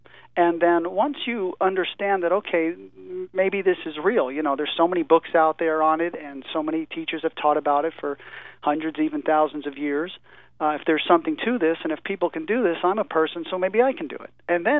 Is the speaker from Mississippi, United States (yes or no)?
no; New Jersey, United States; moved away as an adult; now in California, United States; well, I came out here from New Jersey in 1978. And shortly after coming to California as a very young man